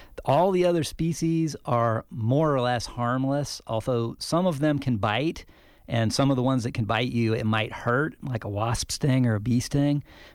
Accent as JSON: {"language": "English", "town": "Las Cruces", "region": "New Mexico", "country": "United States", "tie": "born or raised there", "said": "where I grew up in New Mexico, in my backyard in Las Cruces, I could probably find a couple of dozen black widows in almost any day of the year."}